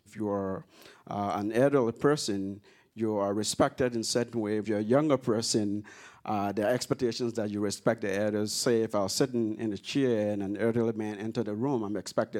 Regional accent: United States; I can't just go, because I'm from America, and expect everyone to behave the way I do.

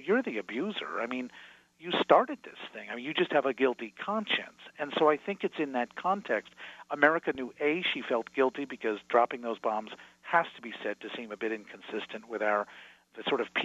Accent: United States; and I say this as an American Jewish person

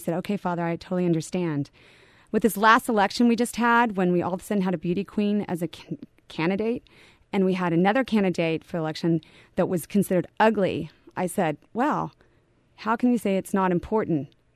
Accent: Houston, Texas, United States; When I was growing up in Texas, I grew up in Houston, and my father moved me there in second grade.

